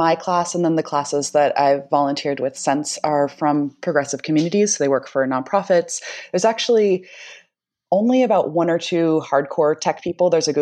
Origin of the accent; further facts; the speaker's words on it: East Palo Alto, California, United States; also born or lived in San Jose; I grew up in East Palo Alto and in San Jose. When my mom was a single mom in the 90s, I was raised mostly taking my sick days in server farm rooms.